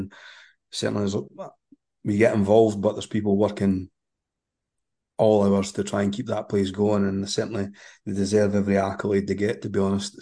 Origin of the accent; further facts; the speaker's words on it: Cowdenbeath, Scotland, United Kingdom; When I was young in the high school, I grew up on Stenhouse Street, so Central Park was always kind of in the background.